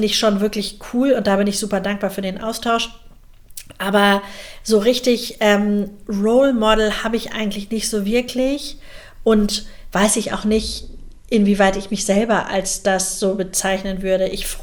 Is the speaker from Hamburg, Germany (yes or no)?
yes; Hamburg, Germany; Also zum einen komme ich aus Hamburg